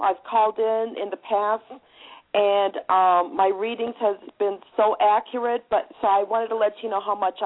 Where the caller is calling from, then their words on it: Michigan, United States; I'm calling you from Michigan.